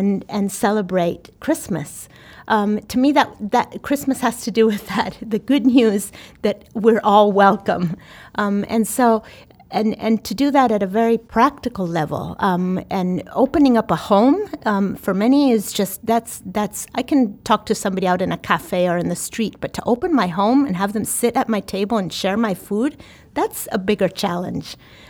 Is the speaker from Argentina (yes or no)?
yes; Argentina; I grew up in Argentina, but our table was the most unlikely mix of people.